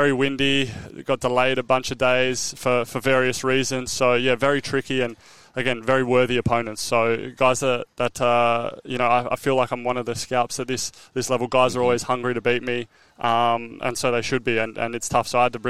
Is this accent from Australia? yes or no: yes; Australia; We have Aussie Open wildcard, French Open wildcard as Australian